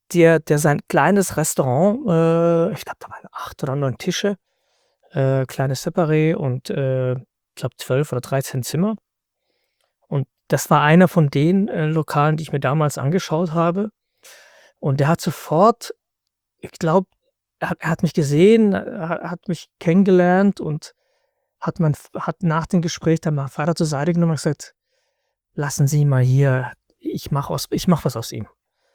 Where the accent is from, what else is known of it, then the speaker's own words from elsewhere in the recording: Freiburg, Baden-Württemberg, Germany; Ich bin in Freiburg aufgewachsen.